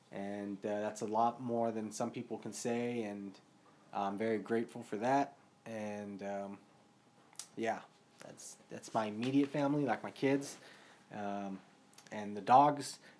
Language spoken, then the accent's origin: English; San Jose, California, United States; And we were born and raised in San Jose at Alexian Brothers Hospital.